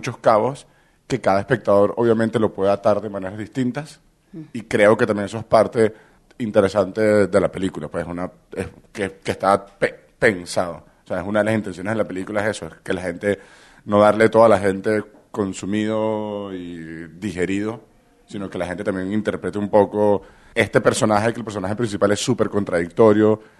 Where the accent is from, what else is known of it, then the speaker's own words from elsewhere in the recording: Venezuela; Yo soy la parte venezolana de la película.